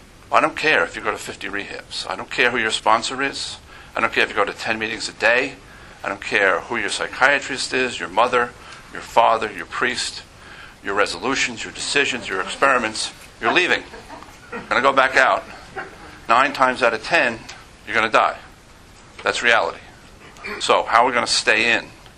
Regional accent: Manhattan, New York, United States; since I come from Manhattan, and a lot of the comments that I make are directed at the Manhattan meetings.

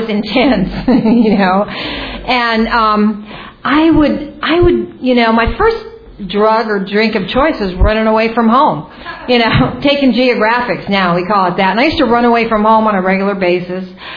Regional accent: California, United States; As I said, I grew up in Northern California. There were four of us initially.

